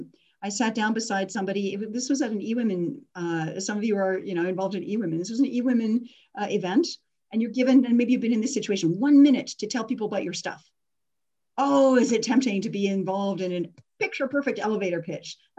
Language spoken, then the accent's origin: English; Alberta, Canada; you know, I come from Alberta, and I was driving from my home 7 hours east once.